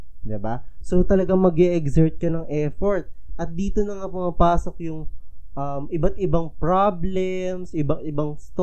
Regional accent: Bulacan, Philippines; 20 years old na nakatira sa lungsod ng Malolos, Bulacan.

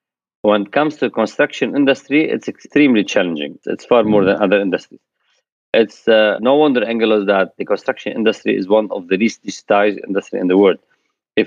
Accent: Lebanon; moved away as an adult; now in Greece; Yes, I'm Lebanese with a Greek. I'm a Greek national, but I'm originally Lebanese citizen, yeah. I grew up in Lebanon. I was born and raised during the civil war, unfortunately, in Lebanon. And I left Lebanon in 1998. I moved to Greece back then.

